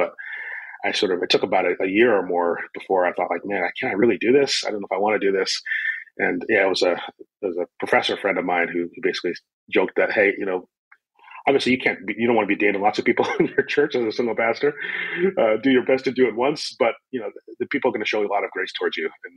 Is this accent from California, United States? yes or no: no; New Jersey, United States; also born or lived in Brooklyn, New York; I'm originally from the New York, New Jersey area. I was born in Brooklyn to Haitian immigrants, and then grew up in northern New Jersey, then went to Princeton in New Jersey